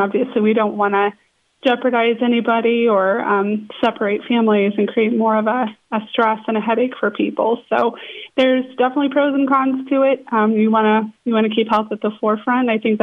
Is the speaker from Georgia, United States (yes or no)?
no; Michigan, United States; They are the Class A affiliate of the Detroit Tigers, which is the team in my home state here in Michigan.